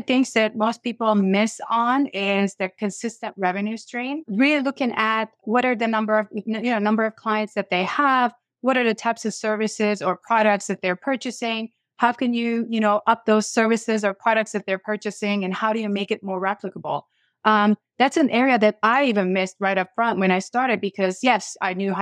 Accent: Lebanon; So I was born and raised in Lebanon and during really, you know, heavy wartime.

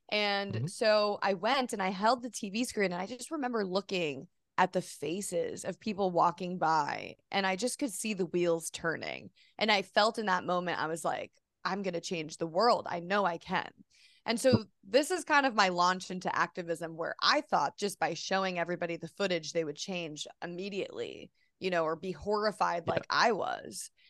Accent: New York City, New York, United States; And I'm from New York City. So seeing farm animals was a very rare occasion.

